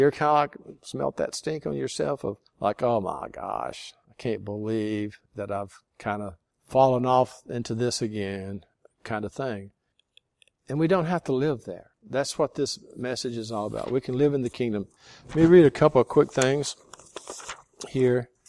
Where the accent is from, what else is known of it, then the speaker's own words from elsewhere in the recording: United States; they don't really touch me, you know, because I'm an American. I have a passport.